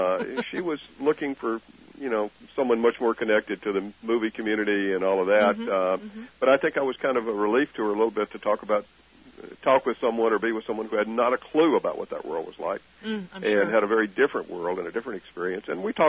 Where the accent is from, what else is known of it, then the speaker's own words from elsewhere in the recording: Lake Village, Arkansas, United States; accent: southern; Where are you from? And I said, I'm from Lake Village, Arkansas.